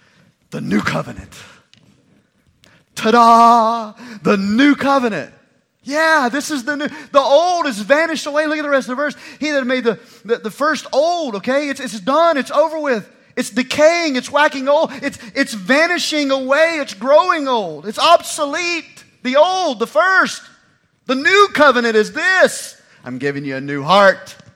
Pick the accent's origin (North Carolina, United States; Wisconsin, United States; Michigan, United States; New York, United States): North Carolina, United States; accent: Gaston County; I grew up in country churches, I guess. That was my Gaston County accent, by the way. That's how we sing over in Gaston County.